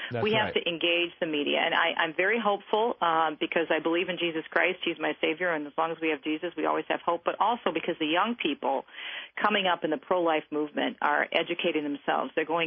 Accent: Michigan, United States; across my home state of Michigan.

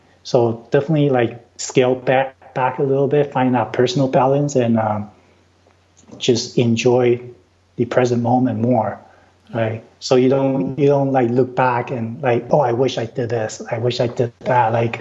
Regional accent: Taiwan; now in Vancouver, Canada; I'm originally from Taiwan. … stands for Taiwanese Canadian.

